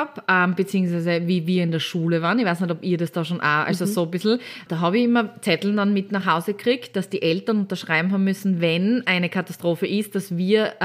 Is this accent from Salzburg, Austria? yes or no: no; Styria, Austria; bei uns in Österreich oder in der Steiermark